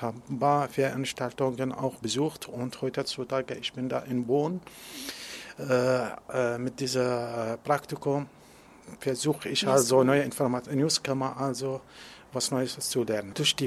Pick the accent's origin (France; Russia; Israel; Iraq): Iraq; Baghdad, Baghdad Governorate; German is a second language; now in Trier, Germany; Ich komme aus dem Irak, aus Hauptstadt Bagdad, und ich wohne jetzt in Stadt Trier in Deutschland.